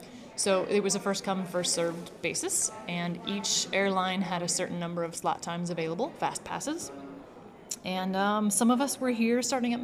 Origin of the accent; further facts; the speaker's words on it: Pacific Northwest, United States; I love fungus. I'm from the Northwest.